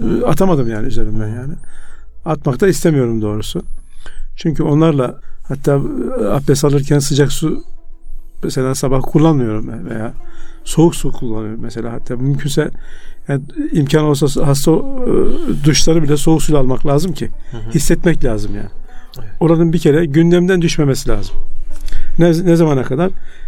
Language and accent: Turkish; Konya, Turkey; Şu anda Konya'da, ben Konyalı olduğum için orayla ilgileniyorum.